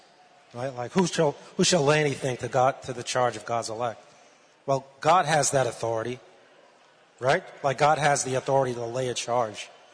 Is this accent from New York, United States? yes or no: yes; Utica, New York, United States; I am from Utica, New York.